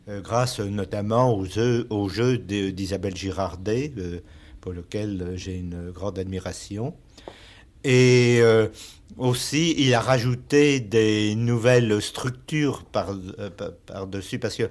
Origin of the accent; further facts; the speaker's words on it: Paris, Île-de-France, France; born there; je suis né à Paris.